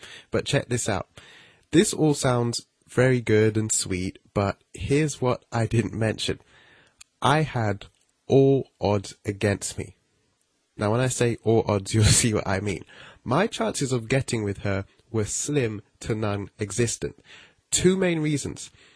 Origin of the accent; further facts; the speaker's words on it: United Kingdom; Or if you're American, a cell phone. But I'm British, so I'm saying mobile.